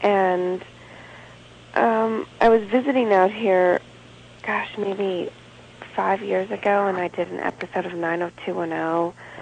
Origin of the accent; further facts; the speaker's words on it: Minneapolis, Minnesota, United States; I'm from Minneapolis, Minnesota, and I've been acting since I was, 5 years old.